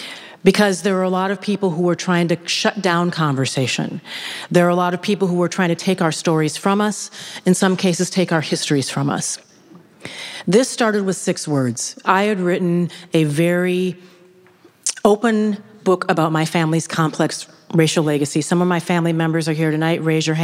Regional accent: Minneapolis, Minnesota, United States; growing up in Minneapolis in a working class neighborhood in the South Side, in a community where a lot of people didn't have air conditioning.

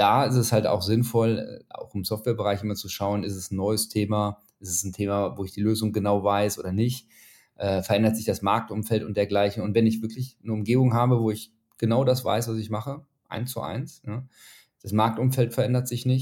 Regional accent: Düsseldorf, North Rhine-Westphalia, Germany; ansonsten, wie gesagt, komme ich aus Düsseldorf

